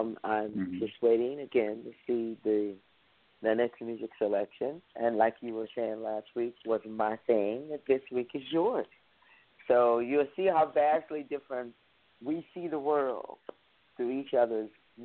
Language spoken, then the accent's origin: English; Houston, Texas, United States; I'm from Houston, and that's all it used to do is rain.